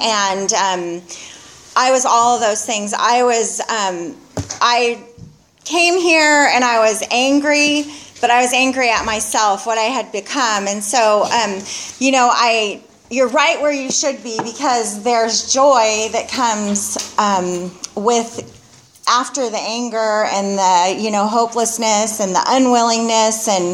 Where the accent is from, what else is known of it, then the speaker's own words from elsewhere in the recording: Santa Barbara, California, United States; Let's see, I grew up in Santa Barbara